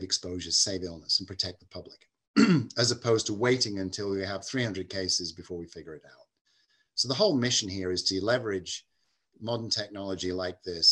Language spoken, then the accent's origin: English; England, United Kingdom; I grew up in England, which is what we used.